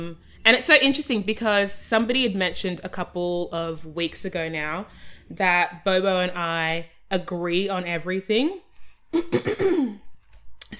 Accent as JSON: {"language": "English", "country": "Australia", "accent": "Australian", "said": "I'm the Australian voice. I am 26."}